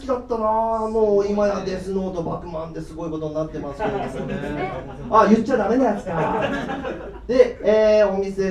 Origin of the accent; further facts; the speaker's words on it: Nagasaki, Japan; 僕は長崎出身なんですけど